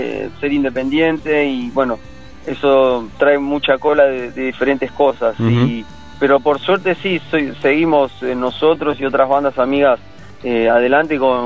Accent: Florencio Varela, Buenos Aires Province, Argentina; Somos de Florencio Varela, Gran Buenos Aires.

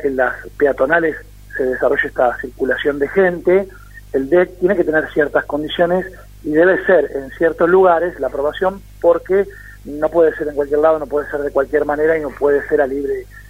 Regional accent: San Clemente, Buenos Aires Province, Argentina; now in Mar de Ajó, Argentina; yo soy nacido, criado en San Clemente, pero hoy me toca vivir por cuestiones familiares en Mar de Ajó

